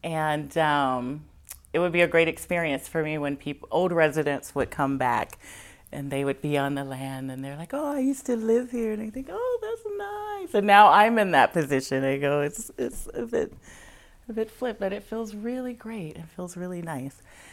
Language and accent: English; Alabama, United States; I was growing up in Alabama, and my grandma were very Southern Baptist Christian religion.